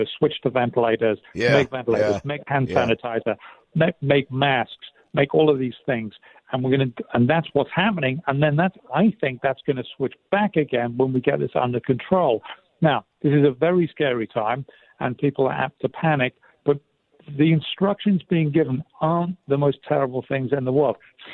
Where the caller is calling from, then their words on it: Edinburgh, Scotland, United Kingdom; No, I'm speaking from Edinburgh in Scotland, which is the capital of Scotland.